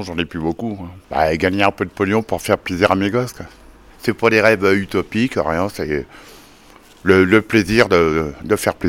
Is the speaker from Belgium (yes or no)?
no; Saint-Malo, Brittany, France; now in Moncontour, France; Ça fait 7 ans que je suis ici, mais je viens de Saint-Malo.